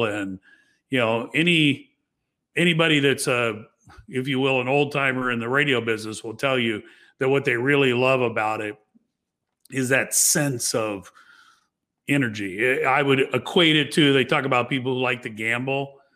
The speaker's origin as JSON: {"language": "English", "town": "Miami", "region": "Florida", "country": "United States", "tie": "born or raised there", "said": "I knew what the Red Cross did growing up in Miami, as you referenced. You know, hurricanes were a part of life."}